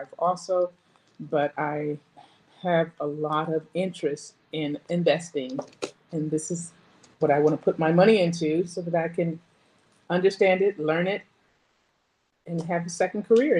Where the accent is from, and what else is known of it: Keller, Texas, United States